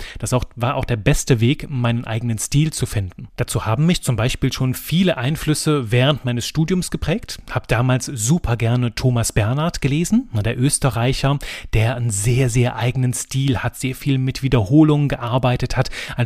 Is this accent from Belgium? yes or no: yes; Belgium; hatte natürlich auch Französisch, als Belgier ist meine zweite Muttersprache und auch das Thema Niederländisch gehört in Belgien mit dazu